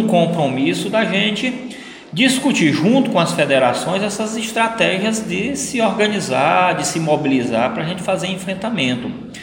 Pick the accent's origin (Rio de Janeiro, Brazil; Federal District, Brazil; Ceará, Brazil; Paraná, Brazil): Ceará, Brazil; Eu que sou do Ceará